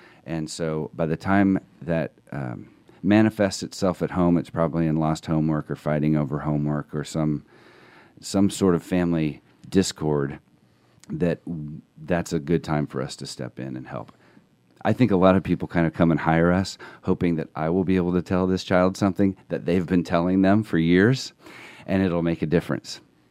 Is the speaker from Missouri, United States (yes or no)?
no; Hoopeston, Illinois, United States; now in Atlanta, United States; Actually, it's a small town called Hoopston, Illinois. And I went to Indiana University. So my hometown had 5,000 people in it.